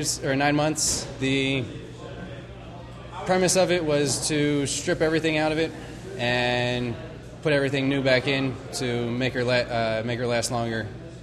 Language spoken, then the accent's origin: English; Philadelphia, Pennsylvania, United States; I'm originally from Philadelphia.